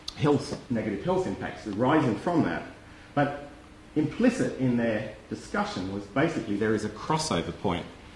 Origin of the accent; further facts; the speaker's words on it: Australia; I'm Australian